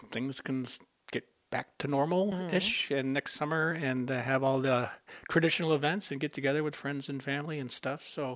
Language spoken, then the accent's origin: English; Idaho, United States; We're hardy from North Idaho.